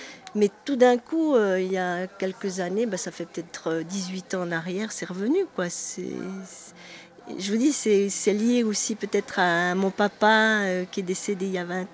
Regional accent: Switzerland; d'avoir fait venir une artiste comme ça chez nous en Suisse

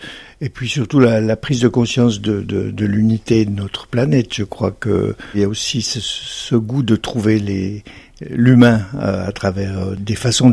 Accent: Delémont, Jura, Switzerland; Quand j'étais enfant ici à Delémont

